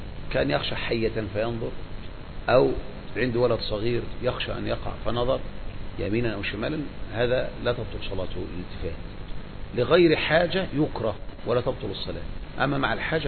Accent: Egypt; احنا مصريين

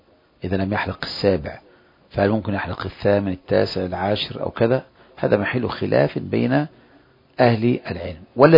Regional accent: Egypt; أي امرأة ترى امرأة مثلا عندنا في مصر مثلا تثقب الأذن

